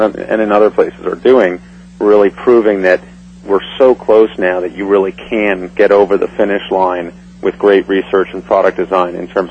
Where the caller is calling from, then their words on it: Pasadena, California, United States; I'm in Pasadena, California.